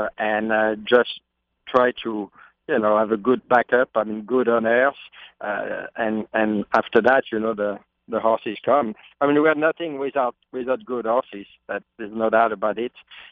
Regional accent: Normandy, France; it's a nice part of France. It's Normandy is a little bit what, I mean, to France, what Kentucky is to America. You know, that's where you have the best breeding, the best farms. So, I mean, I grew up in a nice setting.

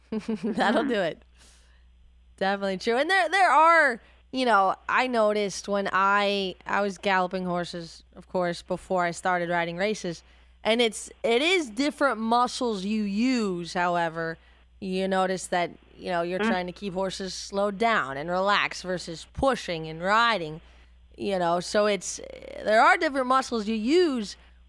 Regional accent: Kentucky, United States; At Ellis Park. I grew up near Ellis Park. That was the first racetrack I have ever visited.

